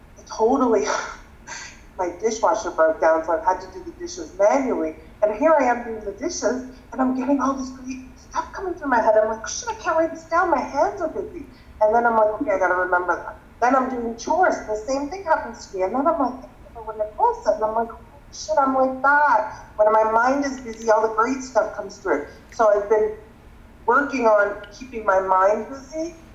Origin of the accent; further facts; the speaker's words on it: United States; So I'm American in that sense that I'm pretty high on myself.